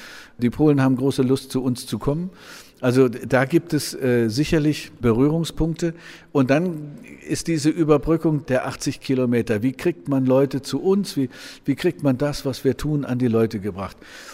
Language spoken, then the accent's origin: German; East Germany, Germany; Ich bin Ossi und habe also die gesamten Schwierigkeiten nach der Wende, die gesamte Problematik nach der Wende mitbekommen.